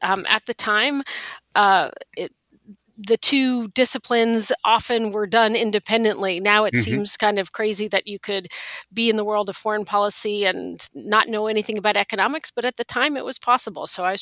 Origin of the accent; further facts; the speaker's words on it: Lexington, Massachusetts, United States; I actually grew up in Lexington, Massachusetts, about 8 miles from where I am sitting at this very moment in Cambridge, Mass.